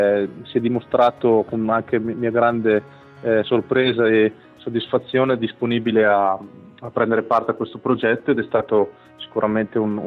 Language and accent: Italian; Castelnuovo nei Monti, Emilia-Romagna, Italy; suonare tromba all'età di 8 anni nel mio paese, che è Castelnuovo nei Monti, che è in provincia di Reggio Emilia, sull'Appennino Tosco Emiliano